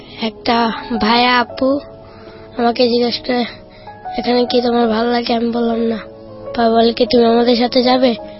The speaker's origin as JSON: {"language": "Bangla", "town": "Gazipur", "region": "Dhaka Division", "country": "Bangladesh", "tie": "born or raised there", "said": "আমার বাড়ি গাজীপুর।"}